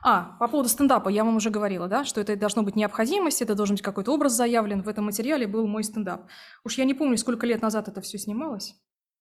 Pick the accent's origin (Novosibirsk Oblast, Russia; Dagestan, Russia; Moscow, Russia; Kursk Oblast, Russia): Kursk Oblast, Russia; Kursk; now in Oryol, Russia; Я работала в Орле, а сама я из Курска. В Курске начинала свою профессиональную деятельность, а потом, когда вышла замуж, уехала в Орел